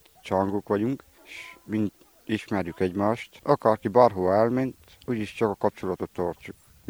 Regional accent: Cluj-Napoca, Cluj County, Romania; Kolozsváron születtem, ebben az iskolában végeztem a 12 osztályt.

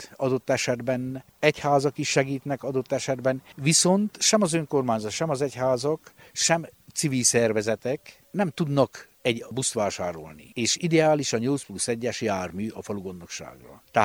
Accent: Homoród Karácsonyfalva, Harghita, Romania; moved away; Elrajoztunk Homorod Karácsonyfalváról, és én legalábbis úgy érzem, hogy valamit vissza kell hozzak szülőfalumnak

